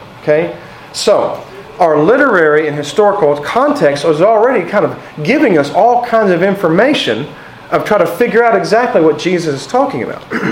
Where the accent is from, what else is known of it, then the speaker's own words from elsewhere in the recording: Texas, United States; I'm from Texas. It's hot.